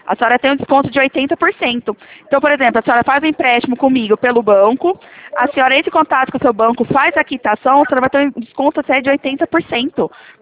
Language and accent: Portuguese; Leme, São Paulo, Brazil; Eu sou aqui do estado de São Paulo, interior Leme.